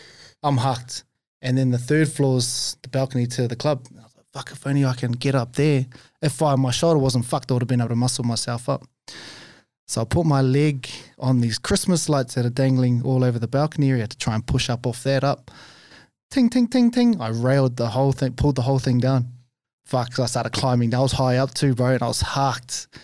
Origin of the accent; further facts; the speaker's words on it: Hawera, Taranaki, New Zealand; Bro, and what hurts, bro, is I grew up in Hawera too, and that was 2018.